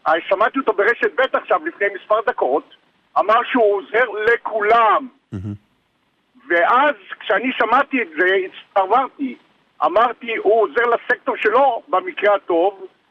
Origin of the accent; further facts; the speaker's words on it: Northern District, Israel; אני מאזור הגליל.